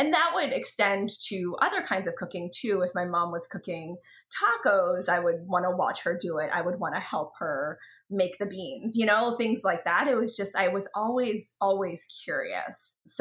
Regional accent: Charlotte, North Carolina, United States; I grew up in North Carolina, in Charlotte.

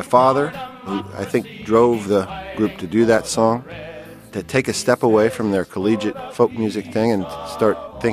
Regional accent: New York City, New York, United States; also born or lived in Los Angeles, United States; I grew up in New York City, but I went to school out here at UCLA. And after graduating, started the Actors Gang with a bunch of fellow students. And I stayed out here for about 9 years, then moved back to New York.

